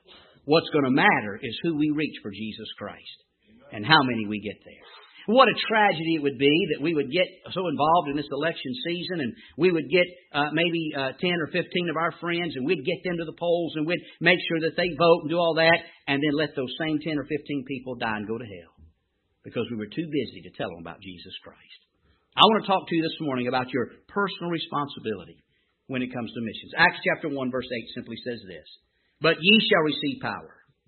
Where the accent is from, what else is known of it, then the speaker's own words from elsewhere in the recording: North Carolina, United States; Now, you'll find I am from North Carolina, and so I do speak a little funny, all right? We came up here, I guess this has been about 15, 20 years ago.